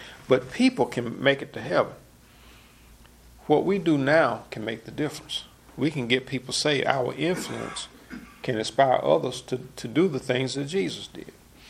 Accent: Village Springs, Alabama, United States; my dad started pastoring a church in the Palmdale area, where we grew up in Village Springs.

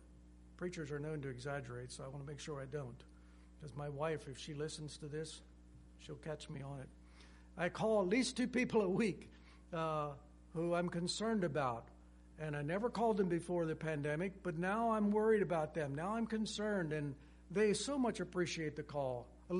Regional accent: Lititz, Pennsylvania, United States; I come from Mennonite family, the Amish area. In near Lititz, Lancaster County, they won't have cars.

